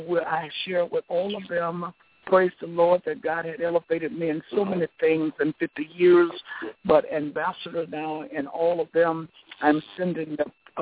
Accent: Palatka, Florida, United States; We're traveling to Jacksonville, Florida now, out of my hometown, Palatka, Florida, right outside of St. Augustine, Florida

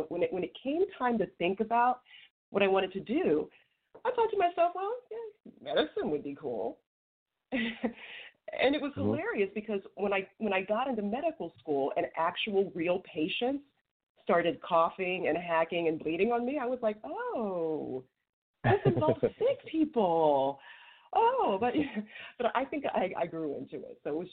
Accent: Ohio, United States; born there; But just so you know who I am, I was born in Ohio. I am an only child of two amazing parents. And I grew up and traveled around basically as an army brat, right?

